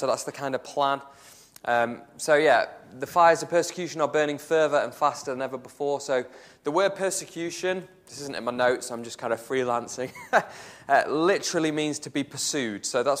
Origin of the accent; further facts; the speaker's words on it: North West England, United Kingdom; accent: generic northern; now in Chesterfield, United Kingdom; I'm originally from Lancashire, which is my kind of generic northern accent. And then I've lived in Chesterfield, just up the road, for about 10 years now.